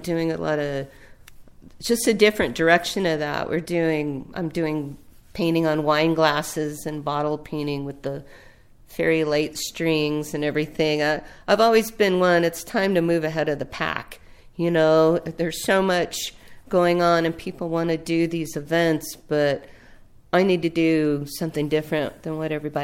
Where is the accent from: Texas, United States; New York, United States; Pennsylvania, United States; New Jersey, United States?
Texas, United States; El Paso; I mean, I grew up in El Paso, Texas, on the border. You could see the Rio Grande River from our front porch.